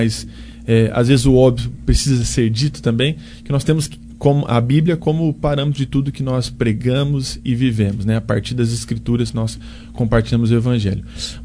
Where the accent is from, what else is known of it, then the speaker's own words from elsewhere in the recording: Jaboticabal, São Paulo, Brazil; Também de Jaboticabal.